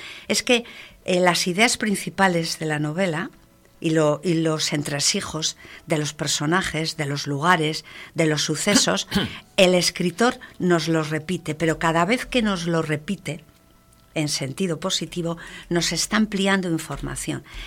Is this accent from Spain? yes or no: yes; Madrid, Community of Madrid, Spain; Yo soy de Madrid, pero cuando era niño iba a todos esos sitios de la cornisa cantábrica de vacaciones.